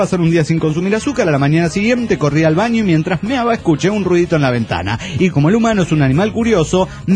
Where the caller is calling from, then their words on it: Mérida, Yucatán, Mexico; de Mérida, Yucatán.